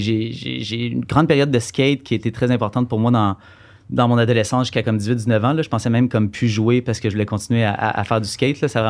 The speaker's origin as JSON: {"language": "French", "town": "Ottawa", "region": "Ontario", "country": "Canada", "tie": "born there", "said": "Au fait, je suis né à Ottawa, qui était Gloucester avant, puis ils ont tout appelé ça la même place."}